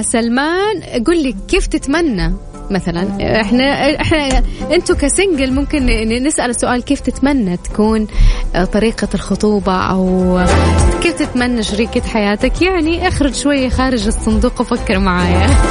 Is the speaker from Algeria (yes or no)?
no; Saudi Arabia